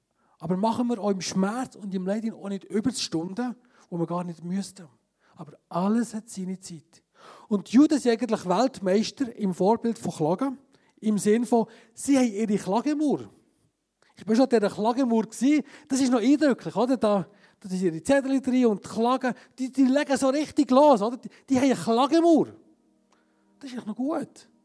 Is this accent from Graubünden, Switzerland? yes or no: yes; Graubünden, Switzerland; und wir sind ja Bündner, wir lieben Berge